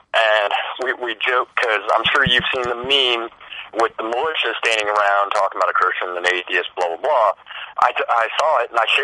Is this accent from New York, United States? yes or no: no; Florida, United States; now in Ohio, United States; I grew up in the Everglades, so it is kind of different.